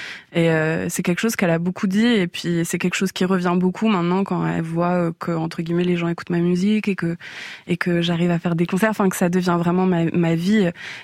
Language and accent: French; France; j'ai grandi dans une famille où on parlait beaucoup de langues. Ma mère est espagnole et mon père est portugais. Et donc, je suis née, je suis française.